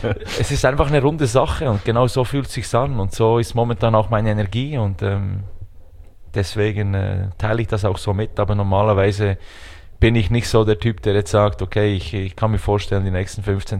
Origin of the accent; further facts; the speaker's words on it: Arch, Bern, Switzerland; wir leben in Arch. Arch ist ein kleines Dorf mit rund 1000 Einwohnern. Das ist angesiedelt an Bern, also es gehört zur Hauptstadt Bern, Kanton Bern.